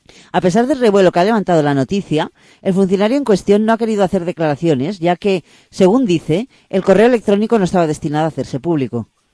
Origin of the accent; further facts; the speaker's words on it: Spain; Hacia España y hacia todos los españoles, sí. Que somos todos los españoles